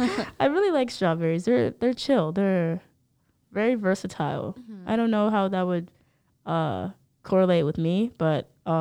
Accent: Stafford, Virginia, United States; Yes, okay, so I'm from Stafford, Virginia.

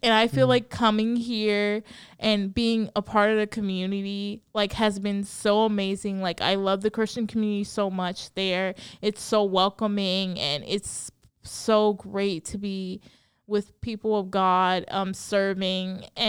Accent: Nassau, New Providence, Bahamas; born there; moved away; Well, I moved like to three places during my life. So I'm originally born in Nassau, Bahamas. So I'm basically from the Caribbean, and then I moved here when I was

